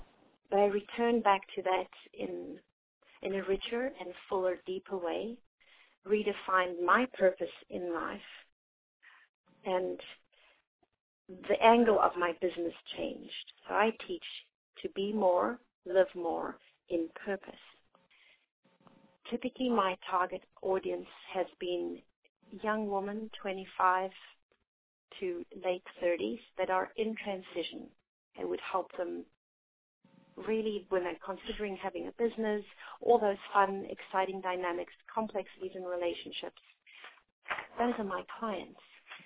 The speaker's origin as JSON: {"language": "English", "country": "South Africa", "also_born_or_lived": "Florida Keys", "moved": "yes", "lives_now": "Savannah, United States", "said": "I'm originally from South Africa, been in the United States for 17 years, most which was spent in the Florida Keys, living in Savannah right now."}